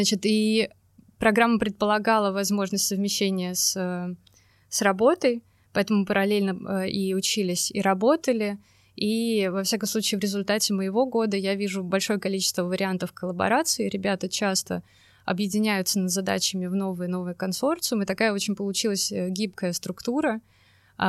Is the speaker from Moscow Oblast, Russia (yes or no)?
no; Saint Petersburg, Russia; Я средовой дизайнер из Петербурга. Где бы я ни жила, ответ всегда будет такой.